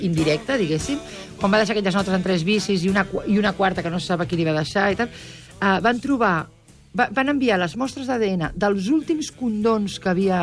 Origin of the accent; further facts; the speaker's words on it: Albons, Catalonia, Spain; El meu poble, que és un poble extraordinari de l'Empordà, que es diu Albons